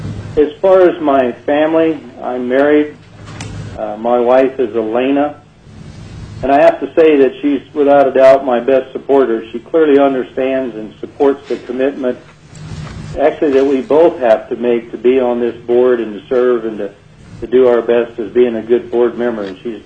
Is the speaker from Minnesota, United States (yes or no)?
no; Wyoming, United States; now in Soldotna, United States; I live in Soldotna. As far as a brief background, I was raised in Wyoming, where I graduated from the University in Laramie in 1971